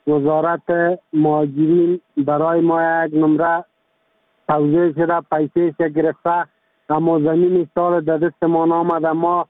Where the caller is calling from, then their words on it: Kabul, Afghanistan; also born or lived in Pakistan; از کابل صحبت میکنم. مدت 15 سال میشه لالا ما از پاکستان آمدیم به افغانستان.